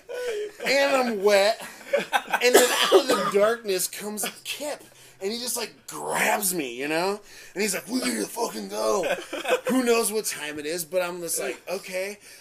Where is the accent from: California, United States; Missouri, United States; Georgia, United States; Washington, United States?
Washington, United States; hi, I'm from Washington. I also like paychecks from my government.